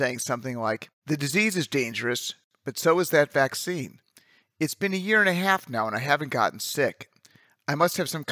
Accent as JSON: {"language": "English", "country": "United States", "said": "I mean, for me, I identify as an American, as a Jew, even as a Chicago Bulls fan"}